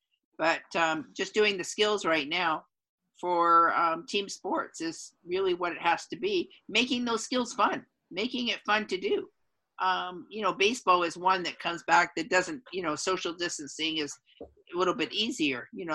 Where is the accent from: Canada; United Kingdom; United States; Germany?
Canada; Delta, British Columbia; So I'm from Delta, and I'm the chair of Kids Sport Delta.